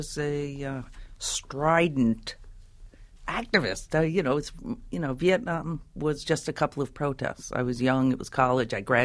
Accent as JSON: {"language": "English", "town": "Brattleboro", "region": "Vermont", "country": "United States", "tie": "born or raised there", "also_born_or_lived": "Pulteney", "said": "I was born in Pulteney. It's a tiny town, 1,200 people on the New York border, halfway up the state. But we moved to Brattleboro, a megalopolis 10 times the size."}